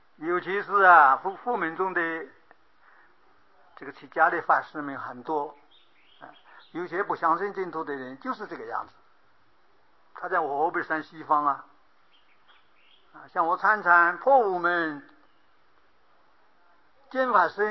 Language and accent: Chinese; Guangdong, China; 我是大陆人广东人，我一想我的家我动个念头我就到我家里嘛